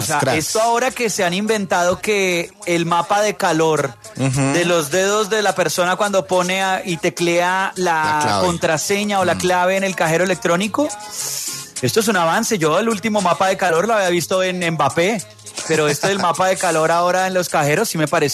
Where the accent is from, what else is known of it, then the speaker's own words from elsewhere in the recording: Colombia; No, pues es que uno como colombiano va a otro país y de entrada ya cree que hizo algo.